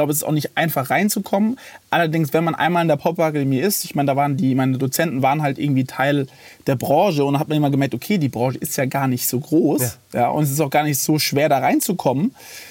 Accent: Heidelberg, Baden-Württemberg, Germany; ich komme zwar auch aus Heidelberg, also liegt direkt neben Mannheim

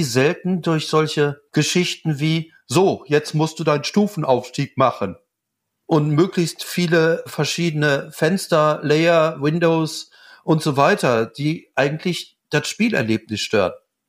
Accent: Gelsenkirchen, North Rhine-Westphalia, Germany; Also, ich bin in Gelsenkirchen geboren.

